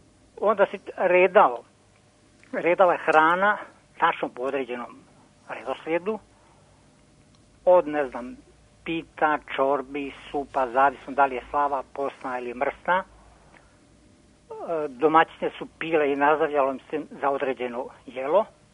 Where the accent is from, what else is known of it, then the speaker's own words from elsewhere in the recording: Vađevići, Federation of Bosnia and Herzegovina, Bosnia & Herzegovina; now in Serbia; Ja sam rodom iz Vađevića kod Donjeg Vakufa.